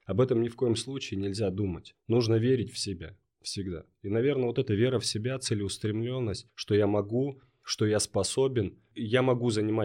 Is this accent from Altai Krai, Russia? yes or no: yes; Barnaul, Altai Krai, Russia; also born or lived in Moscow / Saint Petersburg; now in Yekaterinburg, Russia; работал и жил в Москве на протяжении 6 лет. Часть своей жизни я прожил в Санкт-Петербурге. Но родом я из Барнаула, и впоследствии я вернулся в Барнаул